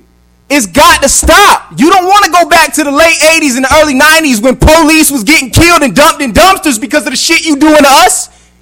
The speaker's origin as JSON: {"language": "English", "region": "South Carolina", "country": "United States", "said": "I'm not even from here. I'm from South Carolina, and I don't know if you guys know, if you follow the news, homelessness is illegal there."}